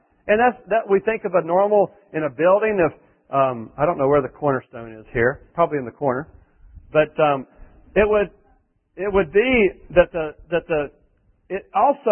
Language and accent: English; Salisbury, North Carolina, United States; I grew up in Salisbury, and right next to Granite Quarry, right? Town adjoins Granite Quarry